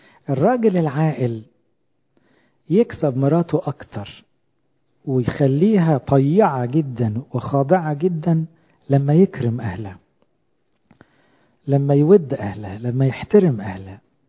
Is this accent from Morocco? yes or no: no; Upper Egypt, Egypt; أنا صعيدي على فكرة